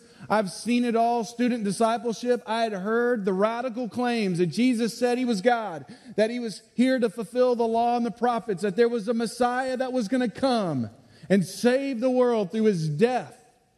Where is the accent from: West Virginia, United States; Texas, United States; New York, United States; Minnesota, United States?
Texas, United States; Missouri City; I grew up outside of Houston, Texas, in Missouri City. We went to First Baptist Church every time the doors were open.